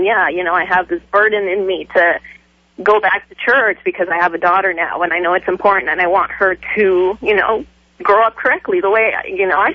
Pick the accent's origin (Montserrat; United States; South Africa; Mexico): Mexico; I'm originally from Mexico. I had an awesome church down in Mexico. My parents moved us up here